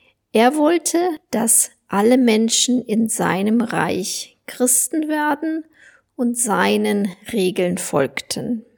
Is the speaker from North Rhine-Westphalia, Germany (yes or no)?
yes; Herford, North Rhine-Westphalia, Germany; In meiner Heimatstadt Herford erinnert viel an Widukind.